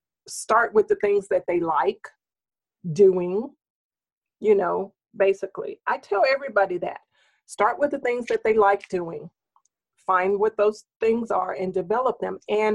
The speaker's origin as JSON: {"language": "English", "region": "Mississippi", "country": "United States", "tie": "born or raised there", "said": "So I grew up doing that for myself because I grew up in a community that was, I'm from Mississippi."}